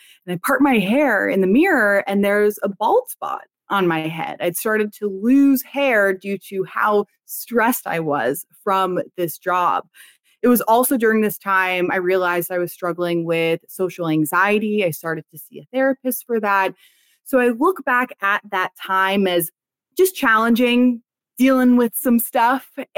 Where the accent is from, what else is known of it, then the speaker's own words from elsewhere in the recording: New York City, New York, United States; And I grew up in New York City. I graduated and went off to college in Los Angeles.